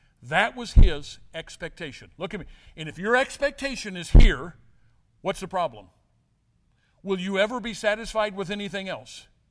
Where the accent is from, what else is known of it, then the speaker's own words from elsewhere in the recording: Midwest, United States; I'm about as much East Coast as I am left coast. I'm a Midwesterner.